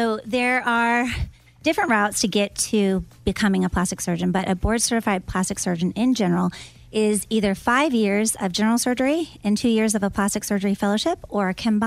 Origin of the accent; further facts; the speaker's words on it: Florida, United States; also born or lived in Illinois; I grew up in Florida.